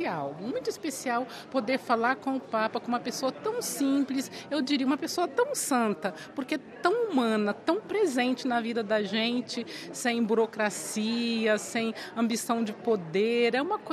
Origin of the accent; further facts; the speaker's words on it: Brazil; sou escalabriniana, sou brasileira